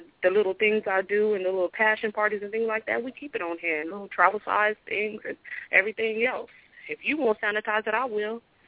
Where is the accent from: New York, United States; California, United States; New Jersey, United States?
California, United States; I'm from California, but all day I got you.